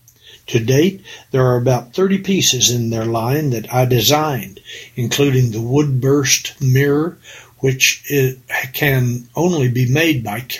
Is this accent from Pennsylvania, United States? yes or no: no; Tennessee, United States; I grew up in Tennessee, but my family would buy the highest quality they could afford and really take care of it.